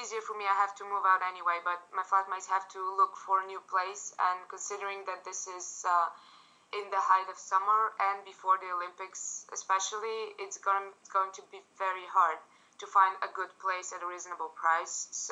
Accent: Bulgaria; now in London, United Kingdom; I'm from Bulgaria and I went to London in order to do a master's degree, and I've been studying at Kingston University for the past year.

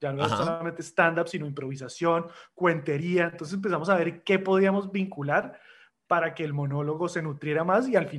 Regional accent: Colombia; yo que soy colombiano.

